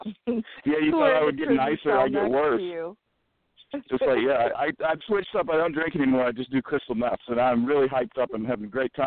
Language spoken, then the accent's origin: English; United States; You know, I'm an American. We're known for saying dumb things.